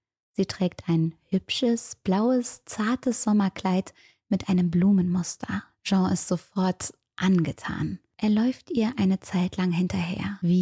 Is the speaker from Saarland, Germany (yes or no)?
no; Cologne, North Rhine-Westphalia, Germany; Als Kölnerin, die lange am Bahnhof gewohnt hat, weiß ich, wie sowas riechen kann.